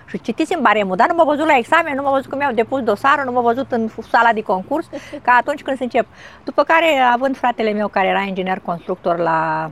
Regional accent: Suceava, Suceava County, Romania; în 66, venit într-un universul ăsta, într-o zi sfântă, noaptea de înviere. Sunt din Suceava, sunt mamă și bunică.

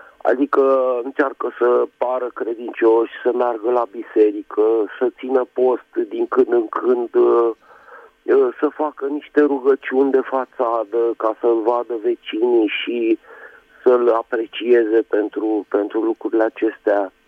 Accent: Bucharest, Romania; din București

